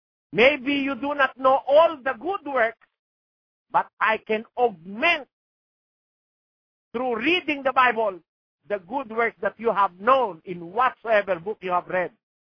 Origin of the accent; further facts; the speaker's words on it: Philippines; English is a second language; I am a Filipino. I speak Tagalog. I understand a little of Spanish and a little of Portuguese. I also understand a little of English.